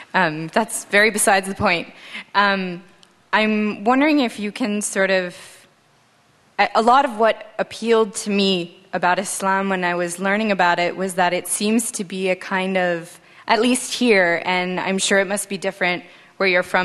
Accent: United States; And I guess I, as an American, you know, and I also desire to learn more about my religion, but I don't necessarily feel that there are institutions in my country

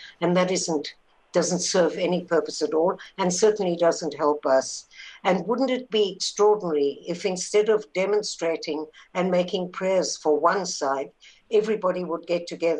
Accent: South Africa; It's possibly my growing up in South Africa and being very influenced by the Truth and Reconciliation Commission.

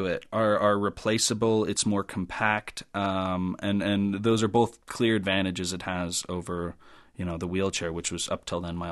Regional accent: Helena, Montana, United States; Even in my hometown of Helena, I had one guy in a pub ask me if I still wore my dog tags from Iraq.

